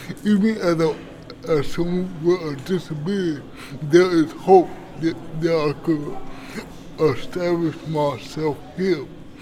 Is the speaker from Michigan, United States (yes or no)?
no; Florida, United States; now in Indianapolis, United States; I'm from Florida, and I'm also Haitian. The first art that captured my eye, I'm not from Indianapolis